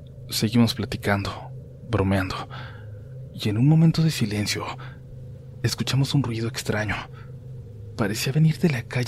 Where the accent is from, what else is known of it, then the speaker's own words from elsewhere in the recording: Long Beach, California, United States; born there; A mí me tocó nacer aquí en Long Beach, California. Mis hermanos mayores nacieron en México y yo no tuve quizás tanto contacto con mis raíces mexicanas.